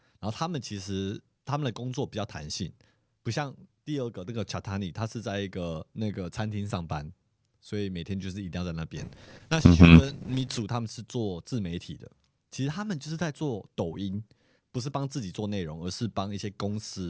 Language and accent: Chinese; Taiwan; 我们是台湾来的。